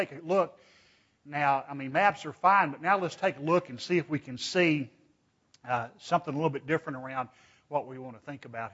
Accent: Vernon, Texas, United States; Now, I grew up around Vernon, as you know, and the Red River was right off to the end of us there.

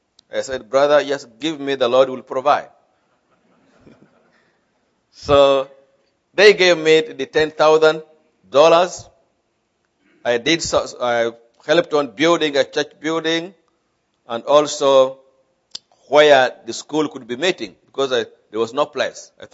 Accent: Uganda; also born or lived in Tanzania; Around 2003, I started thinking of now going back to Uganda, which is my home country, because I had now helped establish the school in Tanzania.

